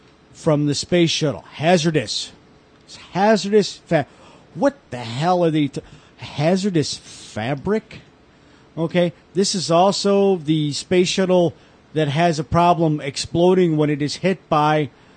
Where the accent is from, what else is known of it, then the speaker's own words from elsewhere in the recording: United States; And we in the United States